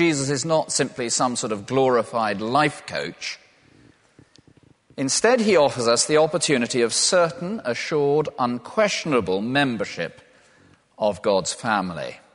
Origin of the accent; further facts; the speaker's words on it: Loughborough, East Midlands, United Kingdom; born there; I was born in Loughborough.